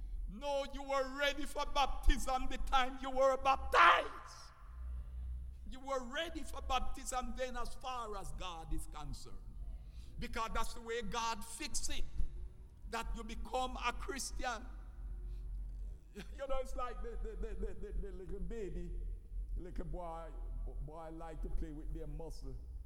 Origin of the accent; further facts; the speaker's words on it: Scott's Pass, Clarendon, Jamaica; I grew up in Scott Pass, Main Road. When you're going from here to Montego Bay, you have to pass my wonderful district.